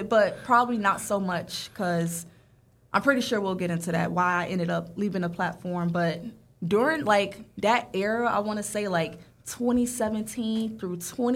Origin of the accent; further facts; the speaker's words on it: Orlando, Florida, United States; So it's like, and when I say that, I'm from Orlando, Florida.